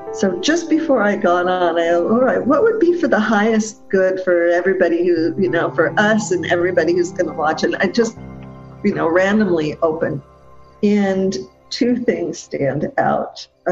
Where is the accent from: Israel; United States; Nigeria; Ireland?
Israel; Beit She'arim, Northern District; in my hometown of Beit Sha'alim in Galilee.